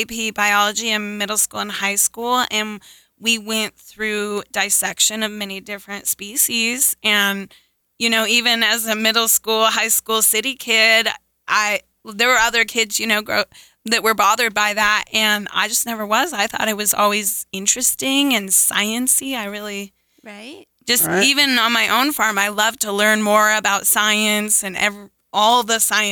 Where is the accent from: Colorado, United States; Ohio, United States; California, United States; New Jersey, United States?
Colorado, United States; moved away as an adult; now in Oklahoma, United States; I'm originally from Colorado, and me and my husband moved out to Oklahoma about almost six years ago